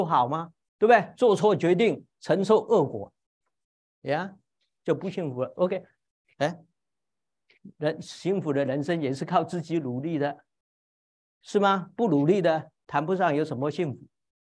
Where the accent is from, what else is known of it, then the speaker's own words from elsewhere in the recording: China; moved away as an adult; now in United States; 我们中国人传统的话就是福禄寿。